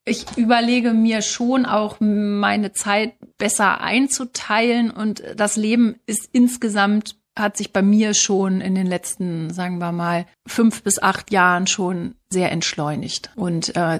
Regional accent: Hanover, Lower Saxony, Germany; Ich bin in Hannover geboren. Ich bin tatsächlich eine Pflanze, die an der Leine groß geworden ist

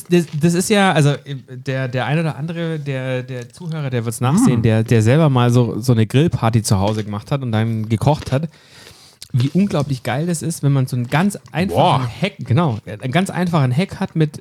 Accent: Berlin, Germany; aus Berlin, Ostberlin

